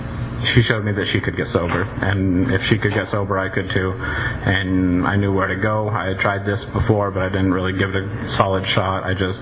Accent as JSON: {"language": "English", "town": "Porterville", "region": "California", "country": "United States", "tie": "born or raised there", "said": "I grew up in Porterville, so I know this area somewhat well."}